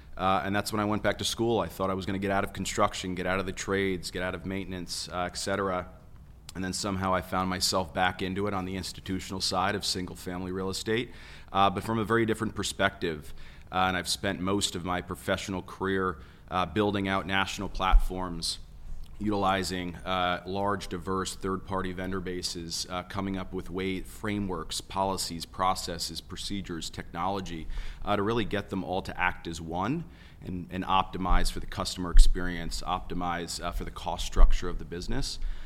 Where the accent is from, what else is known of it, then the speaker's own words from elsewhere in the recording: New York, United States; So originally from New York, grew up working construction